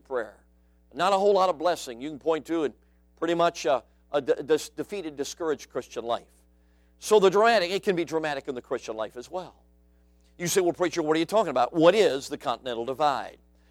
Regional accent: Chicago, Illinois, United States; I grew up in the Windy City, but I'm just going to tell you this. Chicago has nothing on Wyoming.

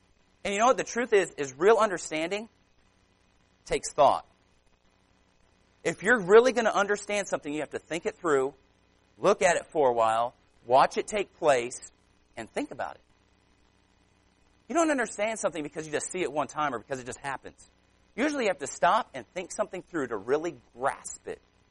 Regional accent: Phoenix, Arizona, United States; I grew up in Phoenix, Arizona, and I know where that is. It's Van Buren and Washington Street in Phoenix.

